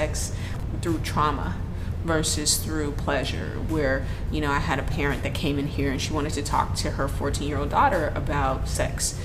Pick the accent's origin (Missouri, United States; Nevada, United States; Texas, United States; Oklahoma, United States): Nevada, United States; Las Vegas; now in Bay Area, United States; I'm originally from Las Vegas, Nevada, moved to the Bay Area in 1994.